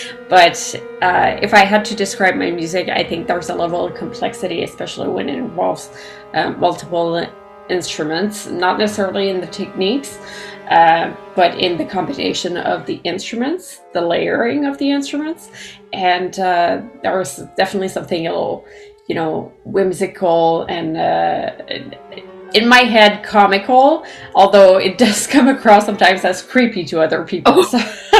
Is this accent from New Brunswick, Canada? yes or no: yes; Edmundston, New Brunswick, Canada; also born or lived in Nova Scotia / Ontario; I grew up in Edmonton in New Brunswick, and after several years in Nova Scotia and then Ontario, I returned home to Edmonton, New Brunswick. So this is definitely my ground, my home.